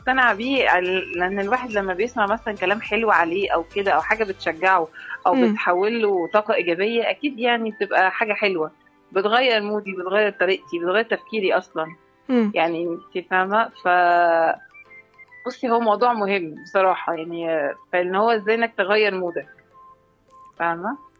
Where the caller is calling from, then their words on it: Nasr City, Cairo Governorate, Egypt; من العاشر، مدينة نصر حي العاشر